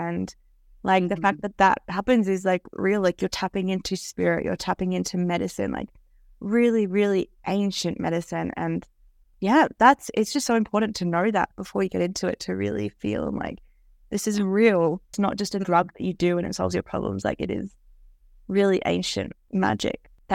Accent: Melbourne, Victoria, Australia; because I grew up in Melbourne.

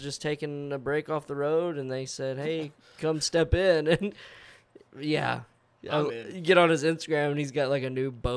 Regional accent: Rockport, Texas, United States; also born or lived in Amarillo; We moved from Amarillo down to. Rockport, Texas

